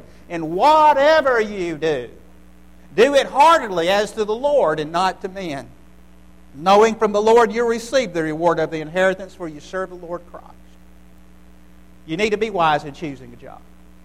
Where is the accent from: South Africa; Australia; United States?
United States; Birmingham, Alabama; I grew up in the Birmingham area.